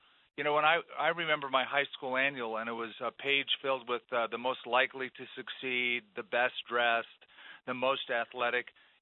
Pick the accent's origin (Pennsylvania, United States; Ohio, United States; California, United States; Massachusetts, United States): California, United States; You know, for me, I grew up a Roman Catholic. I grew up in Southern California.